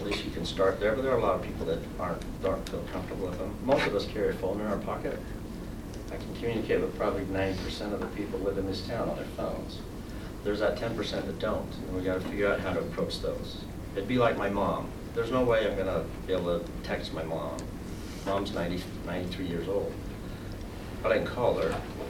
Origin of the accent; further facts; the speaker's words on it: Salt Lake City, Utah, United States; I've been coming up here since I was 12 years old. I grew up in Salt Lake.